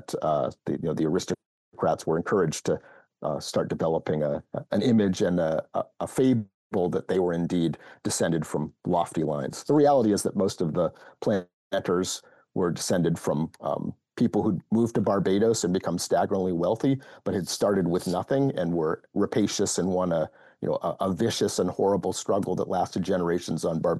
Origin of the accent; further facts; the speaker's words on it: Maine, United States; It was here in my home state of Maine, where I live.